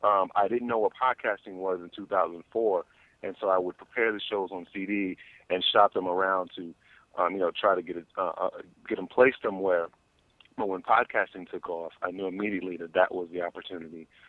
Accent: New York, United States; now in North Carolina, United States; I grew up in New York and was very much a comic book geek.

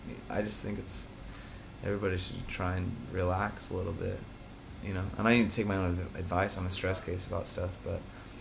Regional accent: California, United States; I mean, I'm from California, so I speak in 90% slang.

